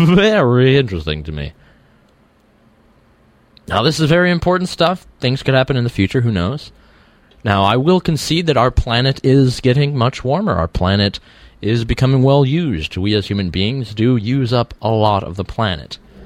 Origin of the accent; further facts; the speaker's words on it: Concord, North Carolina, United States; Therefore, religion is not as important as it is in, say, my hometown, Concord, North Carolina, and other places like that.